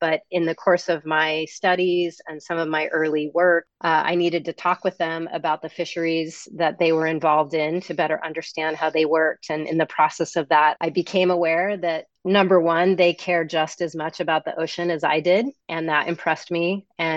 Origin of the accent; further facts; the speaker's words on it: Colorado, United States; I grew up in Colorado. So I grew up in a landlocked state between the desert and the mountains and the rivers